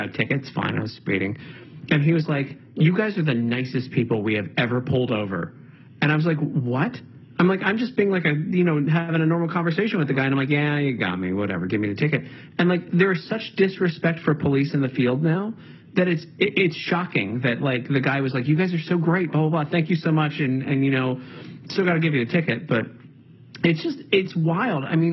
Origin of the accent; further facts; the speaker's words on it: Baltimore, Maryland, United States; But I grew up in Baltimore.